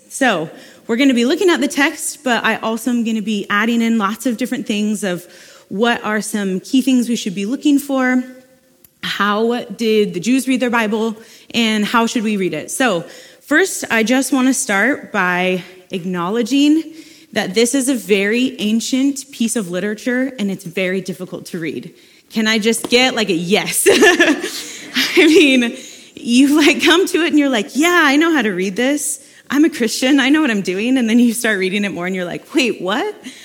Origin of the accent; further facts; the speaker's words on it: Salem, Oregon, United States; I am so happy to be a part of this church family, and I was born and raised here in Salem.